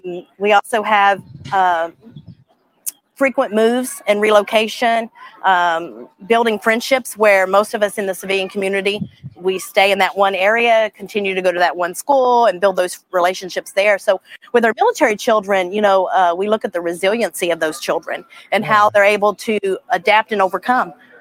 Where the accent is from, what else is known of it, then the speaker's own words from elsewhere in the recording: San Diego, California, United States; I joined the Navy team in 2014, and I've been here ever since, and back in my hometown of San Diego.